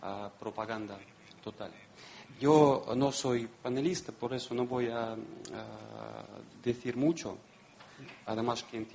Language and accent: Spanish; Russia; represento a la embajada de Rusia. Soy ruso.